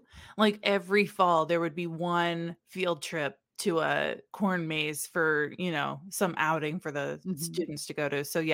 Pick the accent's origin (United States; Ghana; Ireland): United States; Midwest; We are in the Midwest. We grew up in the Midwest, both you and I.